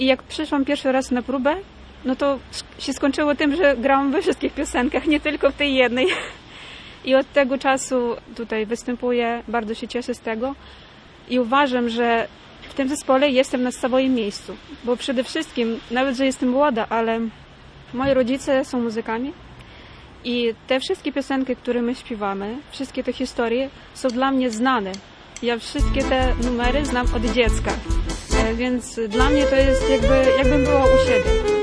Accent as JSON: {"language": "Polish", "town": "Truskavets", "region": "Lviv Oblast", "country": "Ukraine", "moved": "as an adult", "lives_now": "Gdańsk, Poland", "said": "ja jestem skrzypaczką. Przyjechałam tutaj z Ukrainy, z miasteczka Truskawiec, to jest obwód lwowski, niedaleko Lwowa, 10 lat temu na studia muzyczne do Gdańska."}